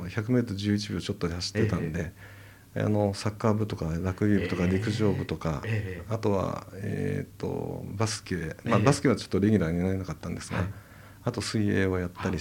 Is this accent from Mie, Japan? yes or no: no; Tokyo, Japan; 僕ちょっと地元東京なんですけど